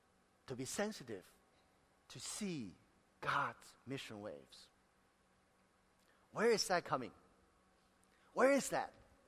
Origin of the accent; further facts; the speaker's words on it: Xi'an, Shaanxi, China; That's where I grew up. I was born in Xi'an, China. And when I was growing up, I never thought about coming outside of China because China was then a closed country.